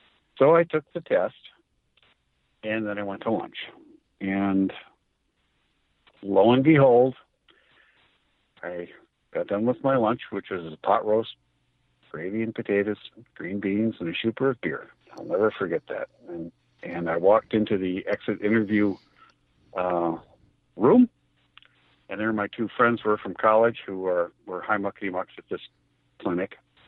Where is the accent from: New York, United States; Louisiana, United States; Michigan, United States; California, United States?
Michigan, United States; Sault Ste. Marie; I'm from Sault Ste. Marie, Michigan, originally, which might as well say it's Canada.